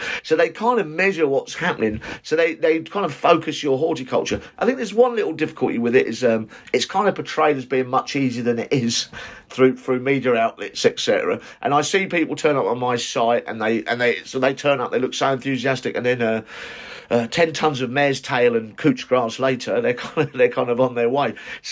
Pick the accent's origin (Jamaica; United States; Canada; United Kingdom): United Kingdom; the biggest impression for me is how respected we are as British gardeners when I go to these places.